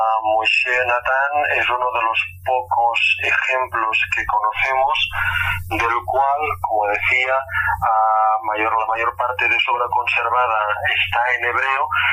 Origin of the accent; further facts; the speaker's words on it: Tàrrega, Catalonia, Spain; Me preguntó un día, ¿tú de dónde eres? De Tárrega, ¿verdad? Y dije, pues sí.